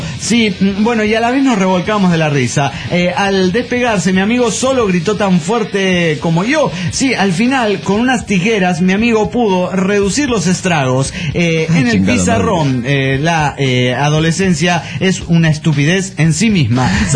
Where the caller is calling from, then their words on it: Los Angeles, California, United States; de Los Ángeles, Califas.